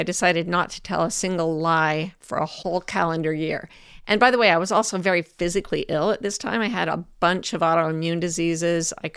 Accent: Provo, Utah, United States; I was raised Mormon in Provo, Utah, which is a very Mormon area.

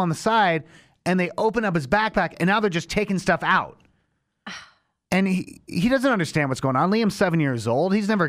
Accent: Long Beach, California, United States; Because we're from Long Beach, so we're not used to like going up there to LAX.

